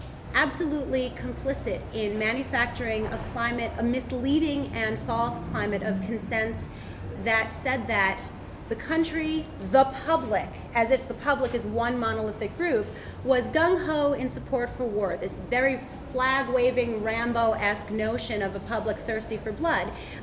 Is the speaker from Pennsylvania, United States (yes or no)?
no; New York, United States; The thing that I'm a New Yorker, and I've been doing all summer organizing